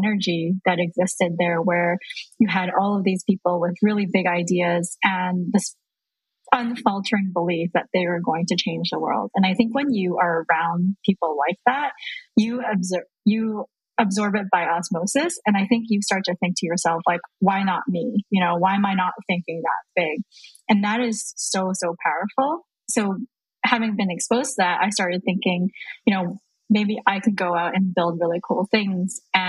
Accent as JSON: {"language": "English", "town": "Vancouver", "region": "British Columbia", "country": "Canada", "tie": "born or raised there", "lives_now": "Lisbon, Portugal", "said": "from DTravel. I grew up in Vancouver, but I now live in Lisbon, Portugal."}